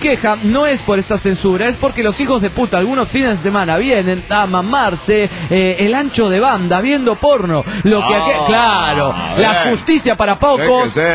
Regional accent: Aguascalientes, Mexico; also born or lived in Mexico City; Sí, es chilanga de nacimiento, criada en Aguascalientes.

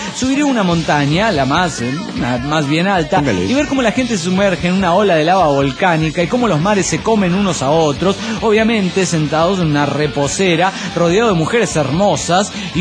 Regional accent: Zacatecas, Mexico; Soy el predicador de Zacatecas, México.

